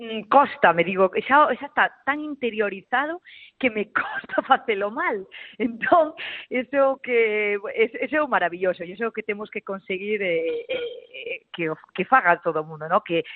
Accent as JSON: {"language": "Galician", "town": "O Incio", "region": "Galicia", "country": "Spain", "said": "son do Incio, do interior da provincia de Lugo, de Terra Brava, de Terra Adentro"}